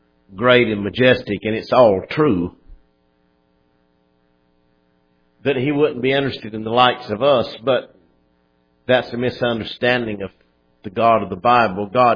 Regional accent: Lumberton, North Carolina, United States; also born or lived in Moore County; I was brought up in the summers in Moore County. I was born in Lumberton, was there school time in the winter with my parents.

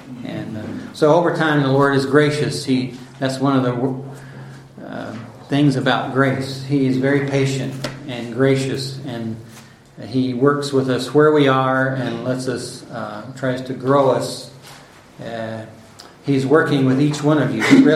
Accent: Oklahoma City, Oklahoma, United States; I'm from Oklahoma City, Oklahoma.

